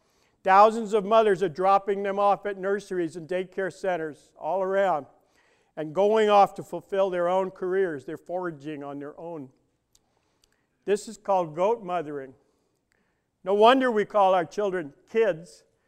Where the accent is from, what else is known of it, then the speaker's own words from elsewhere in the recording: New York City, New York, United States; and I'm from New York City, so I don't get to see too many farmers